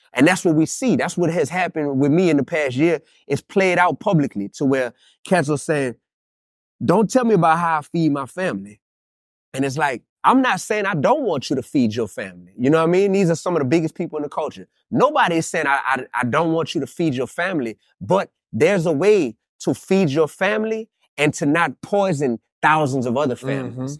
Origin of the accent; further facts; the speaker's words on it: New Orleans, Louisiana, United States; I'm from New Orleans, to where the number one stunner is from New Orleans.